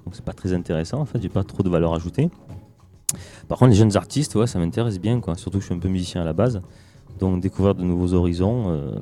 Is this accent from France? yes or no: yes; Avignon, Provence-Alpes-Côte d'Azur, France; elle était en concert sur Avignon parce que je suis d'Avignon